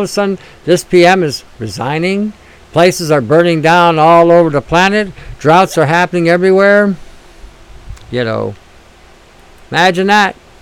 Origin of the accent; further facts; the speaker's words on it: Canada; We're Canadian. And that's how we need to really start addressing ourselves as Canadians.